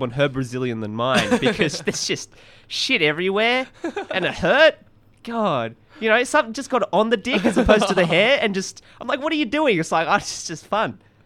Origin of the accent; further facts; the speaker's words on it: India; Of course, I'm Indian, so I can make those jokes.